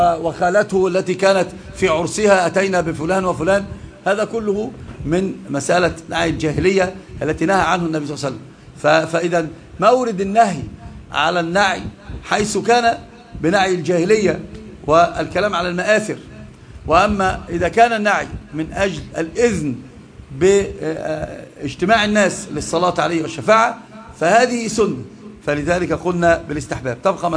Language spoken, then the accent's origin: Arabic; Egypt; أما إذا كان الناعي كما نراه الآن عندنا في مصر مثلا بسيارات المطافي